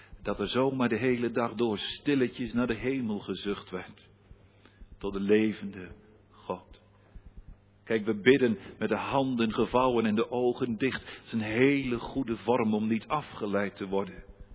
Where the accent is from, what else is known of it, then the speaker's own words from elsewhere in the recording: Staphorst, Overijssel, Netherlands; Bij ons in Staphorst hadden ze vroeger klederdracht aan.